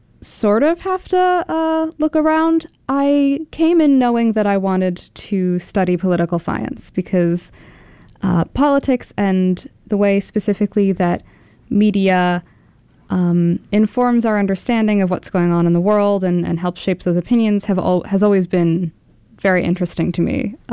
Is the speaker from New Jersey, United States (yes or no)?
yes; New Providence, New Jersey, United States; So I am from New Jersey, Union County. The town that I live in is relatively small. It's New Providence, if anybody knows it.